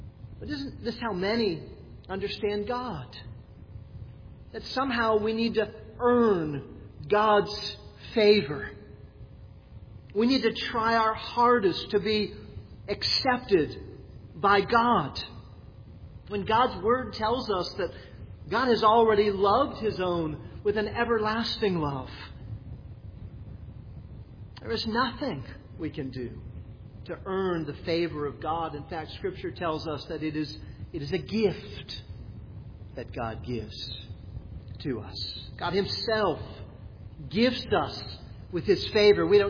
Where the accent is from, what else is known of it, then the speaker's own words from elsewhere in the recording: New Jersey, United States; The New York Yankees and the New York Mets, that was a big one in our family growing up in New Jersey.